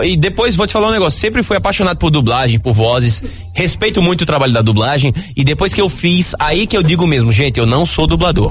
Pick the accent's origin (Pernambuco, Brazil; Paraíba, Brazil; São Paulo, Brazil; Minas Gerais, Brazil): Paraíba, Brazil; Campina Grande; A gente tá pro Campina Grande, minha terra.